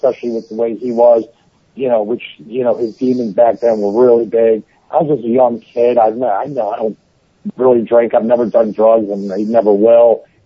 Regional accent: Philadelphia, Pennsylvania, United States; I'm 40 years old. I grew up in Philadelphia.

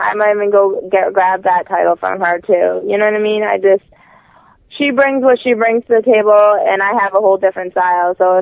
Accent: Boston, Massachusetts, United States; And we're badass bitches, so we come from Boston, so it's good to represent.

